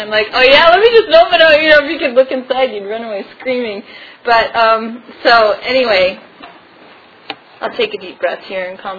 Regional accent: Midwest, United States; I'm from the Midwest. Pull yourself up by your bootstraps.

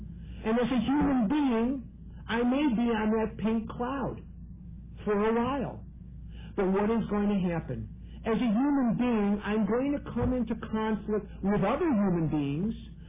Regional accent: Chicago, Illinois, United States; I'm born and raised in Chicago

